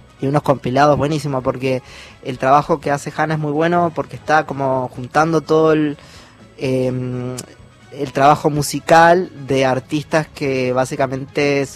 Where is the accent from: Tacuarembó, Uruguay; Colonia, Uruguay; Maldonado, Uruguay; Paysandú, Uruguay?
Tacuarembó, Uruguay; en mi casa se escuchaba mucho, y también a mí me interesa, yo soy de Tacuarembó